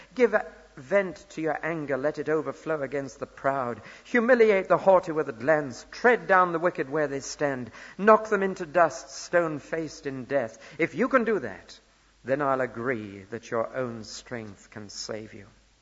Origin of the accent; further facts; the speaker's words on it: North East England, United Kingdom; when he used to play rugby in the Northeast. He was, you know, the folk hero of my hometown.